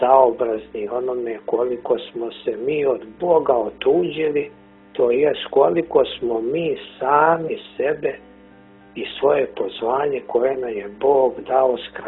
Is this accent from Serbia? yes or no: no; Nikšić, Montenegro; ja živim u Nikšiću, normalno je da se osjećam i kao Nikšić, i u Crnoj Gori kao Crnogorac, i nacionalno kao Srbin, i kao Evropljanin